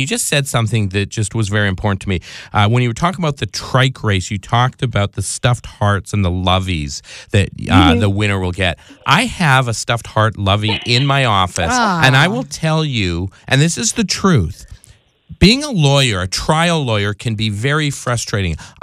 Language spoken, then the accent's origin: English; Canada; I'm Canadian. We call it a soiree. I say things very differently in Canada.